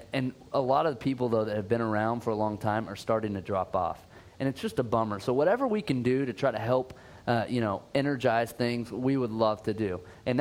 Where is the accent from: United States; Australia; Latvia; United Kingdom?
Australia; I'm Australian.